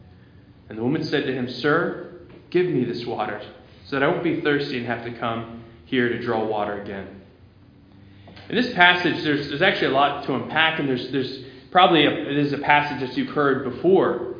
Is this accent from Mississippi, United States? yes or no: no; Telford, Pennsylvania, United States; I grew up on Ridge Road there in Telford. I was the youngest of four kids